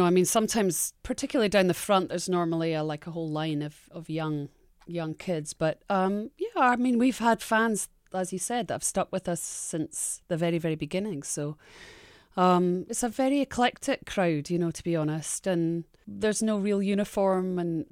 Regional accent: Scotland, United Kingdom; because I came from Scotland, so I said girl. I don't say girl. Mm-hmm. I say girl.

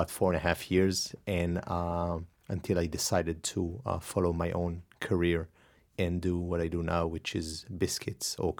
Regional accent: Northern District, Israel; moved away; Well, I'm from Israel originally. I've been away for the last 14 or 15 years. I was born in a kibbutz in Galilee and started cooking fairly early

